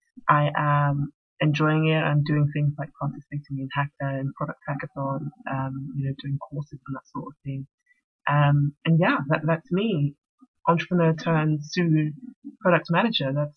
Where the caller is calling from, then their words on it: United Kingdom; I'm speaking from the United Kingdom, and here they encourage young people to specialize very early.